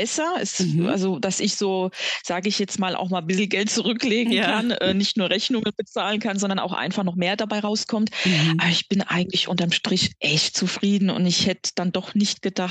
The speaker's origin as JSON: {"language": "German", "region": "Rhineland-Palatinate", "country": "Germany", "said": "auch als Pfälzer Mädel da total frei und offen über Garten sprechen"}